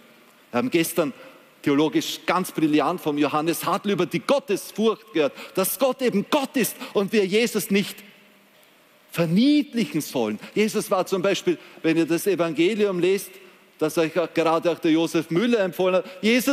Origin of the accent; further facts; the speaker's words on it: Vienna, Austria; born there; ich bin ein gebürtiger Wiener